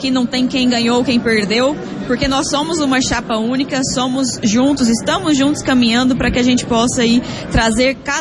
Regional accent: Rio Verde, Goiás, Brazil; born there; nossa cidade natal, onde meus filhos nasceram, onde eu nasci, onde muitos escolheram a cidade para morar, e a gente está aqui trabalhando, honrando o voto e todo cidadão de Rio Verde.

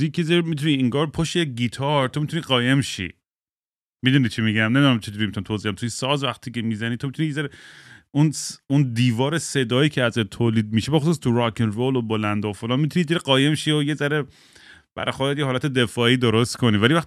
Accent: United States; Persian is a second language; بعد گفتم فارسی بلد نیستم من خب بچه آمریکا

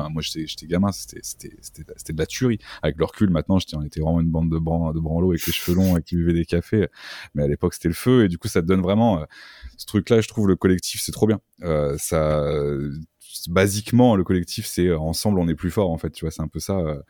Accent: Limoges, Nouvelle-Aquitaine, France; born there; Quand j'étais jeune, à 15-16 ans, j'étais à Limoges, je suis né à Limoges.

